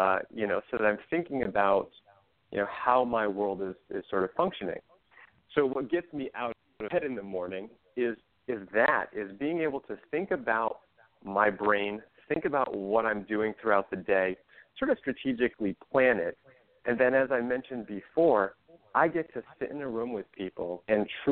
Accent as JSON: {"language": "English", "region": "Rhode Island", "country": "United States", "tie": "born or raised there", "said": "And I grew up on the East Coast, and I grew up in Rhode Island, a little small town."}